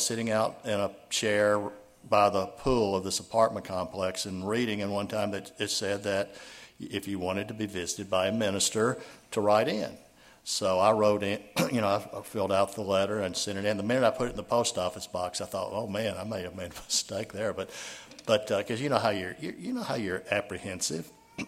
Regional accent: Nashville, Tennessee, United States; As I said, Penny grew up in Murfreesboro, and I grew up in Nashville.

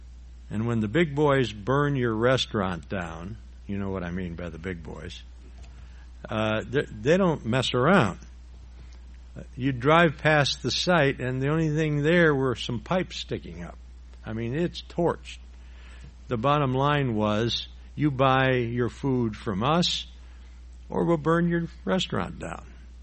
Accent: Chicago, Illinois, United States; I grew up around the Chicago area, in the suburbs of Chicago.

